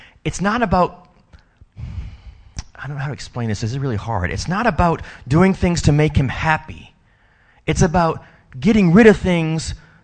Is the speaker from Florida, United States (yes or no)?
no; New Orleans, Louisiana, United States; I'm from New Orleans, so you have the Mississippi, and it bends constantly. And that's why it's called the Crescent City, because it goes in a crescent around the city.